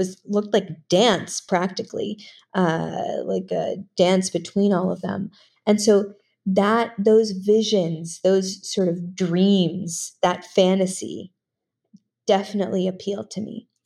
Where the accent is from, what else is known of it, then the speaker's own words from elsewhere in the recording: New York, United States; So I grew up in New York, but my mother took me every weekend and without the intent of me becoming an artist, took me every weekend to museums.